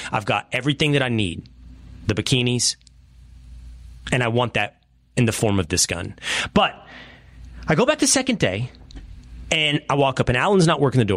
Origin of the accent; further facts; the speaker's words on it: Sherman, Texas, United States; I'm going to drive to my hometown. I'm going to drive to Grayson County, Texas. I'm going to Sherman.